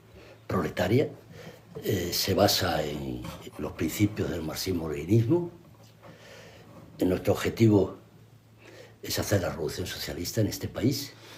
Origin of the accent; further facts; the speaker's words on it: Melilla, Spain; born there; soy efectivamente … Mi origen es de clase obrera. Nací en Melilla, en el 44.